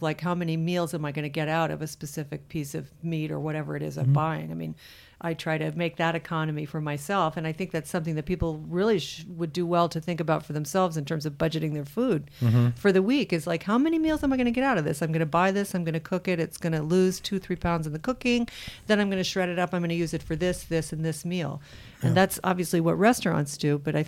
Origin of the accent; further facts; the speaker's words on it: Matunuck, Rhode Island, United States; Oh, I'm from Matunuck.